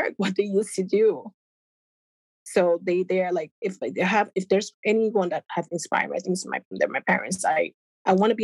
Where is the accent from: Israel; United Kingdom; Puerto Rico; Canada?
Puerto Rico; English is a second language; also born or lived in Venezuela; I was born in Venezuela and raised in Puerto Rico, but with 100% Chinese parents. So we speak Chinese in the home, but once we were in school, it's Spanish and English.